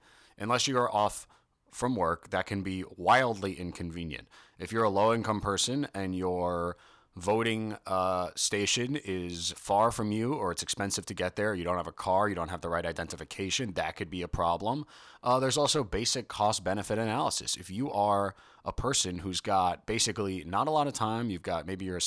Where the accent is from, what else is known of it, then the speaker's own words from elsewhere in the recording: New York, United States; in my home state of New York, we're 48th in the country in turnout.